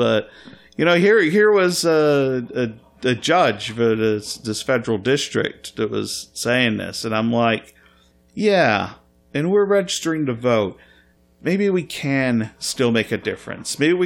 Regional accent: Scotland, United Kingdom; I wish I could be like, I'm Scottish. I'm not one of the bad ones. But we're all lumped into the United Kingdom.

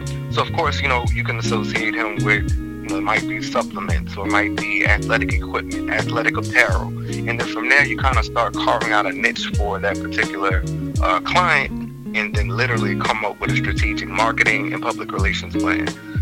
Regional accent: New Orleans, Louisiana, United States; I'm from New Orleans.

